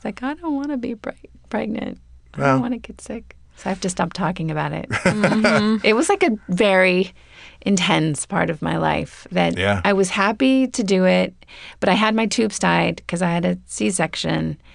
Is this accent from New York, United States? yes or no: no; Topanga, California, United States; Well, I grew up in Topanga, and I remember in high school, I always felt like that was the thing. It's like the thing that precedes you is that I'm a hippie. I'm from Topanga.